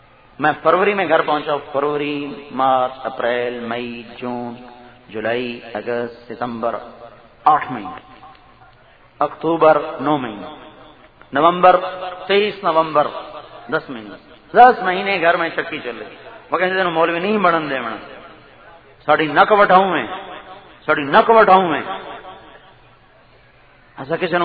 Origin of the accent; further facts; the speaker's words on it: Punjab, Pakistan; ہمارا گاؤں ہے ضلع ملتان میں, میاں چنوں سے 15 کلومیٹر شمال کی طرف.